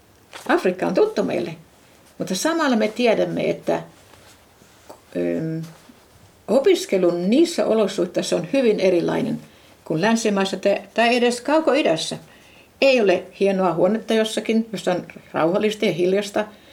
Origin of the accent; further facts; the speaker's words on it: Brazil; muuten kun olen Brasiliasta